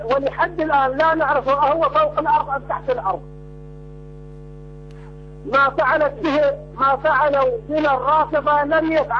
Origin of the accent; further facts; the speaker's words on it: Iraq; انا امام وخطيب من العراق.